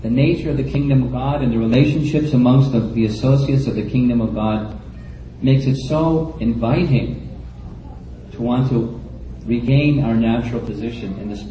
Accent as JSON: {"language": "English", "country": "United States", "tie": "born or raised there", "said": "When I was a small boy growing up in America, I grew up in a Christian family"}